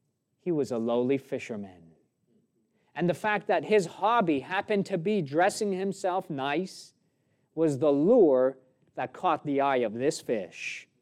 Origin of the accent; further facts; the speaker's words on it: New York, United States; I noticed that I was better dressed as a New Yorker than most Nebraskans there at the firm that I worked at in Omaha.